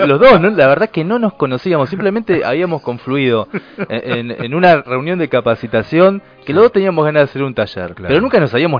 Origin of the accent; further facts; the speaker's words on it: Villa Centenario, Buenos Aires, Argentina; quiénes venían de Villa Centenario, que es de donde soy yo